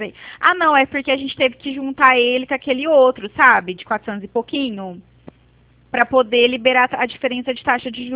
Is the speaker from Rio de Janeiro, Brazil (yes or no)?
no; Presidente Prudente, São Paulo, Brazil; Eu sou de Presidente Prudente